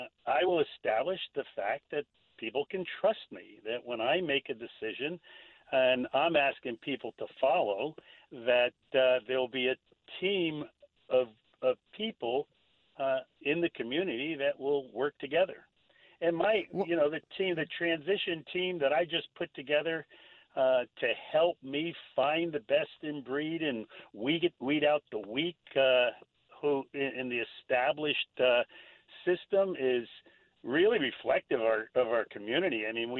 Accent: Stamford, Connecticut, United States; Well, as I said, I grew up in neighborhoods in Stamford, and I've revisited them over the years, and I've seen how they have already changed.

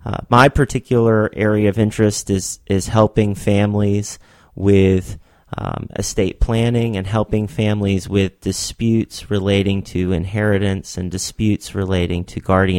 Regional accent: Clearwater, Florida, United States; I grew up in Clearwater, and I love growing up here. You know, it's a special place as a kid to get to grow up in Pinellas County.

